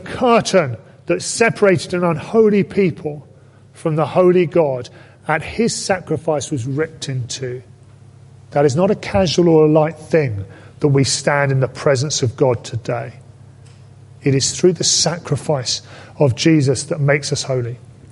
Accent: United Kingdom; I think the hardest thing for us, if we're British, is that we are so conscious of what other people think.

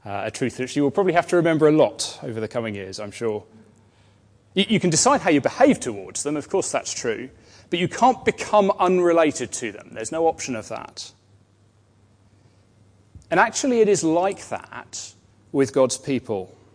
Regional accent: Cambridge, East of England, United Kingdom; I grew up in Cambridge, which is a lovely town, and one of the popular tourist activities there is punting.

